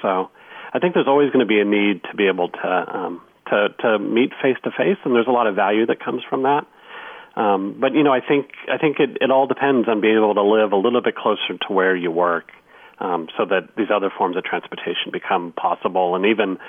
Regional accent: California, United States; now in New York, United States; I grew up in California, too. I grew up in the Bay Area and grew up in the suburbs and thought that you just drove your car because that's what everybody did.

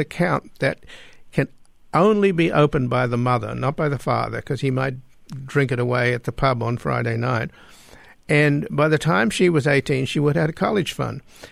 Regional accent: Australia; and I grew up in Australia

